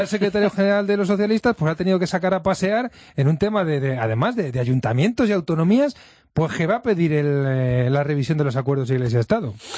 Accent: Spain; un orgullo como iglesia, un orgullo también como españoles

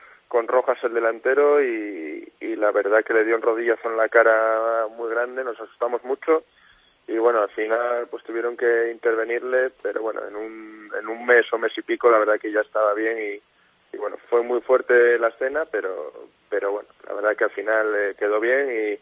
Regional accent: Oviedo, Asturias, Spain; Pues soy de Oviedo.

